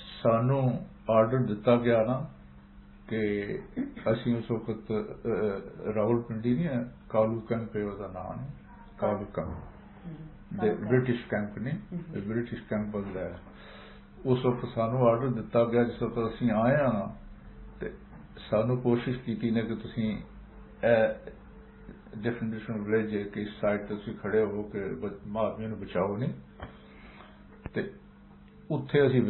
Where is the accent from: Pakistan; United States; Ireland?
Pakistan; Azad Kashmir; I come from Azad Kashmir in Pakistan.